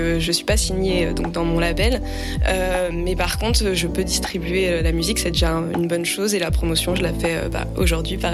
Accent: Épinal, Grand Est, France; born there; now in Lyon, France; Exactement, je suis née à Épinal et voilà, mes parents habitent aux Forges.

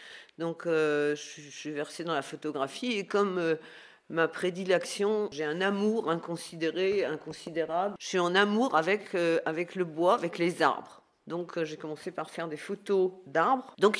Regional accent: Remiremont, Grand Est, France; born there; je suis née à Remiremont, donc c'est ici mon pays. Et je suis rentrée dans les Vosges en 94, je crois.

